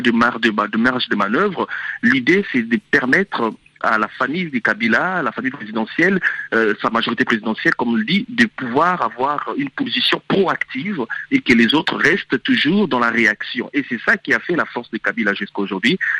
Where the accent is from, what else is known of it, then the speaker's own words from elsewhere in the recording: DR Congo; En tant que Congolais, mais aussi en tant que juriste, enseignant